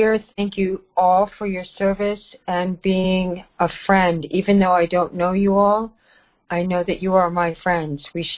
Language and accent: English; New York City, New York, United States; I grew up in New York City and my mother was single, so she sent me to a beautiful boarding school